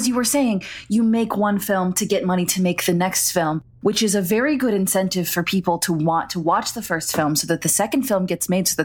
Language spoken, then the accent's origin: English; Texas, United States; I will say I'm technically from the South as well, because Texas is technically a part of the South, although West Texas is a little bit different than the rest of Texas.